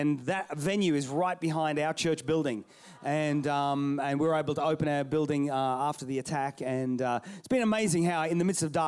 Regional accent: England, United Kingdom; born there; I was born in England. My kids were born in Sheffield

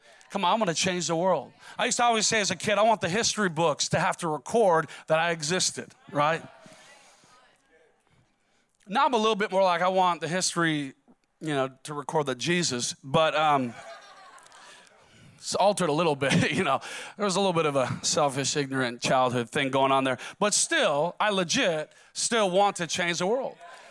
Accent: Minnesota, United States; I'm from Minnesota. I don't come from a bunch of money or some specific family line.

